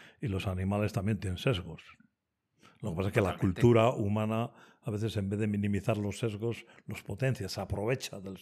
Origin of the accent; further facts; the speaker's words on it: Mondragón, Basque Country, Spain; Y la cultura de mi pueblo más todavía, ¿no? La de Mondragón.